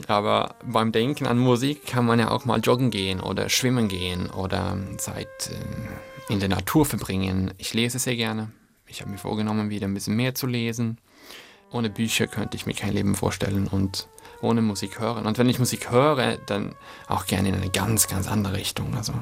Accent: Sweden; now in Vienna, Austria; ich komme aus Schweden ursprünglich.

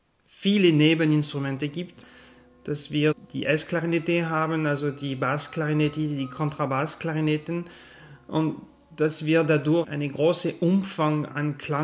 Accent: France; Ich komme aus Frankreich.

